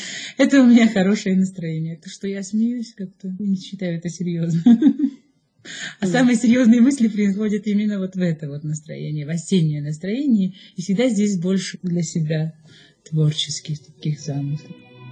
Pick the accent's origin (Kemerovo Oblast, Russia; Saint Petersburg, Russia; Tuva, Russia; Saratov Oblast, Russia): Tuva, Russia; Kyzyl; born there; Я тувинка, родилась в Кызыле, но в том месте, где вот я сейчас гастролировала, в Баюнхимчевском районе.